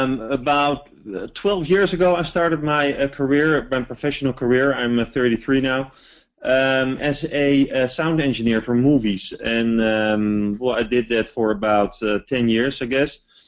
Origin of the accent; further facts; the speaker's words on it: Amsterdam, North Holland, Netherlands; English is a second language; Yeah, I'm still from Amsterdam.